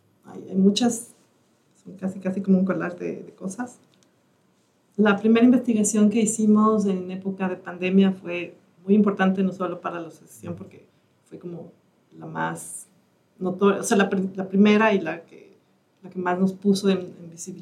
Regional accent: Ecuador; now in Mexico; porque yo no soy de acá.

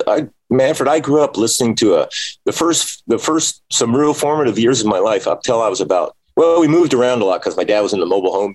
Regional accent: Henderson, North Carolina, United States; But growing up in Henderson is how they say it. North Carolina, the radio station there

